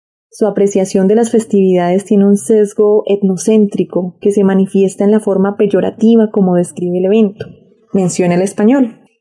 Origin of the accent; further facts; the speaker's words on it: Santa Rosa de Viterbo, Boyacá, Colombia; Hoy hablaré de una de las tradiciones en época navideña en mi pueblo natal, Santa Rosa de Viterbo.